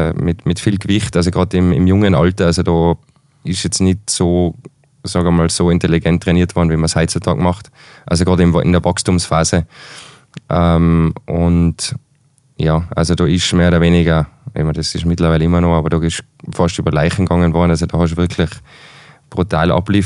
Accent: Tyrol, Austria; Ist bei uns im Zillertal ein bisschen schwierig

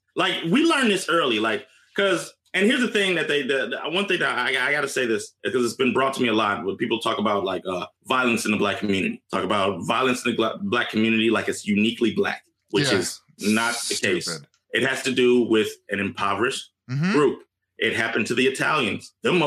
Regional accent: Chicago, Illinois, United States; I lived in Chicago. I grew up in Chicago. Statistically, when I was in Chicago, it was way more violent than it is now.

